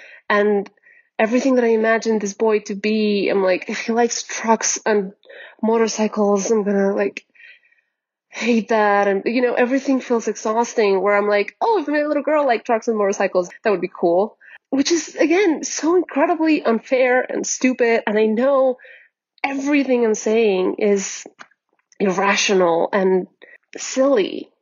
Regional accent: West Coast, United States; I'm 37 from the West Coast.

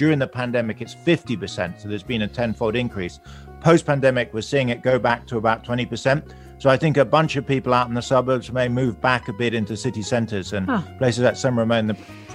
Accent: London, United Kingdom; I'm from London. You can probably hear my accent.

